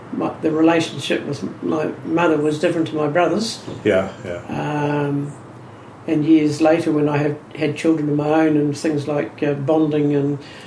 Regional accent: New Plymouth, Taranaki, New Zealand; I grew up in New Plymouth.

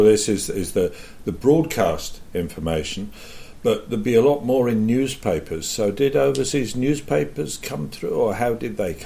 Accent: United Kingdom; I'm from Britain

